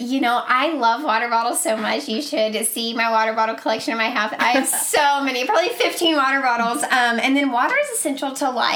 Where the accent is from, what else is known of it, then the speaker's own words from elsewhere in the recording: Mississippi, United States; also born or lived in Alabama; now in Boston, United States; I'm originally from Mississippi and Alabama, so I'm already kind of... different from living up here in Boston.